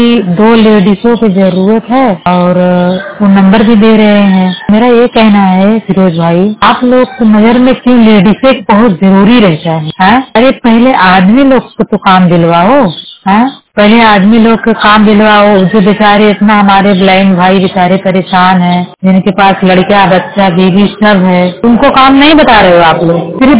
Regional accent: Jaunpur, Uttar Pradesh, India; now in Mumbai, India; जिला जौनपुर के रहने वाली हूँ, मुंबई में रह रही हूँ।

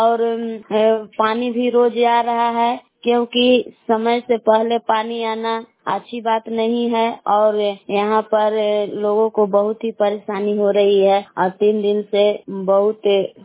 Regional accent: Belaon, Bihar, India; मैं बेलाव की निवासी हूँ।

